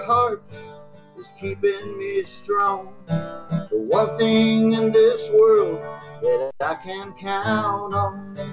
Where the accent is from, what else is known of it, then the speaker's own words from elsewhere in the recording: Atlanta, Georgia, United States; also born or lived in Nashville; now in Lynn Haven, United States; Originally, I was born in Nashville, actually, but I grew up in Atlanta